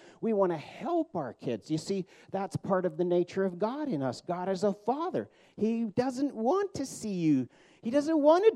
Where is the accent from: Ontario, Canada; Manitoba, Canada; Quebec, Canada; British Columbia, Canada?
British Columbia, Canada; Abbotsford; We come from the Bible Belt in Abbotsford